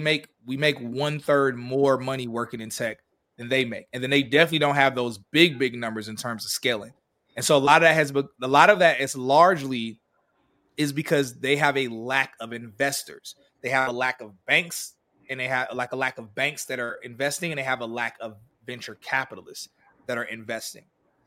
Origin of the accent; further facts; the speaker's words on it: United States; Obviously, I'm American first. I'm America.